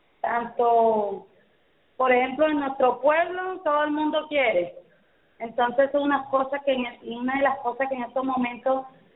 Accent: Pendales, Atlántico, Colombia; trabajar por mi pueblo, rescatar aquellas cosas que se habían perdido. En estos momentos estamos trabajando la transformación de las frutas. Pendales, como usted sabe, Pendales es rico en variedades de frutas.

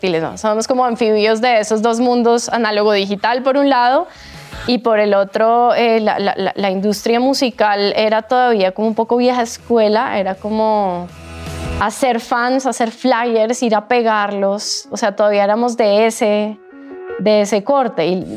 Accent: Bogotá, Colombia; yo soy Rola.

